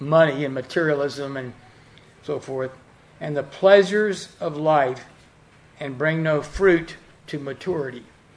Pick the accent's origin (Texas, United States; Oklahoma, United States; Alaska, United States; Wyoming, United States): Texas, United States; and then growing up in Texas, I was always inspired by the Battle of the Alamo